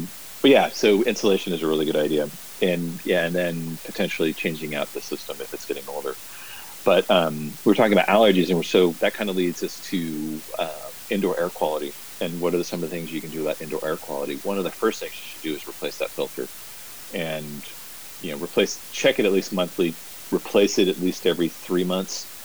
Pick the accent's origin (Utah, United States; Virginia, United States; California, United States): California, United States; You and I are both Bay Area kids too, so yeah, growing up in the Bay Area, it didn't get that cold.